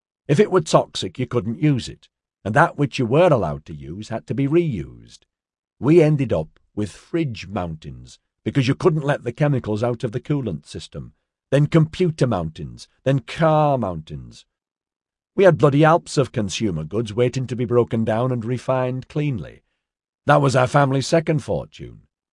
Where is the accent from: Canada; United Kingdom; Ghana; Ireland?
United Kingdom; Yorkshire and the Humber; I'm a Yorkshireman, me, born and bred, and right traditional.